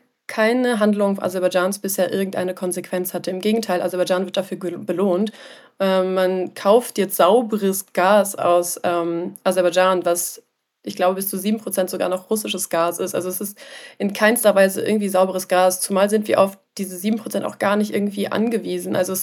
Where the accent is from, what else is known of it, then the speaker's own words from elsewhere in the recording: Germany; wenn ich sage, ja, ich komme aus Deutschland, ich irgendwie komme aus Europa